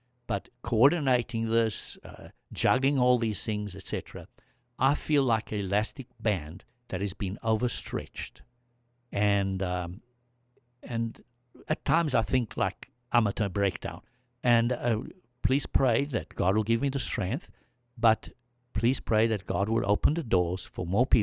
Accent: South Africa; moved away; seeing that I came from South Africa, I've got to use an Afrikaans word

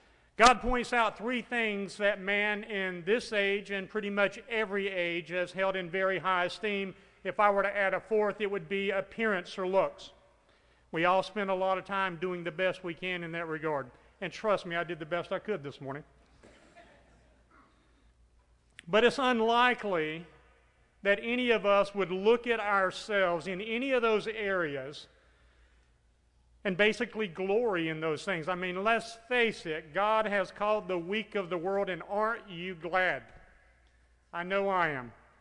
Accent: Raleigh, North Carolina, United States; I'm from Raleigh, North Carolina. Matter of fact, there are 16 other people from Raleigh here with me this year.

